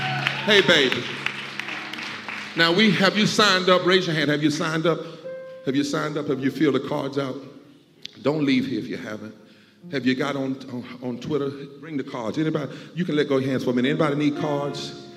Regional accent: the South, United States; since I am a preacher from the South, I don't mind

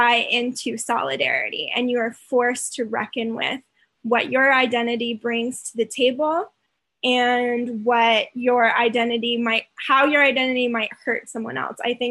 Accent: Chapel Hill, North Carolina, United States; I am from Chapel Hill. I'm still a student at UNC Chapel Hill. I've lived here for most of my life.

